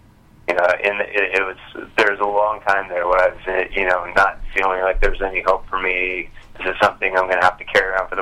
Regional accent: Anaheim, California, United States; I'm from Anaheim, California, born and raised.

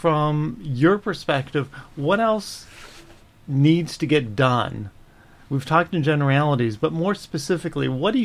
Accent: Chicago, Illinois, United States; I come from Chicago, where I've got a big practice, which is wonderful.

